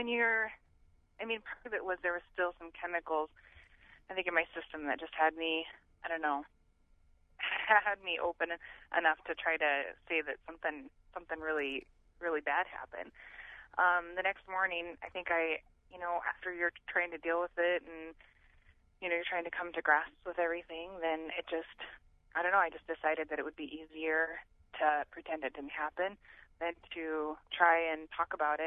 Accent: Montana, United States; And so we were raised in Montana

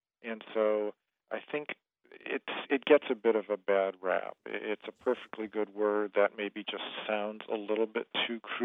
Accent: Michigan, United States; Right. Yeah, I grew up in Michigan.

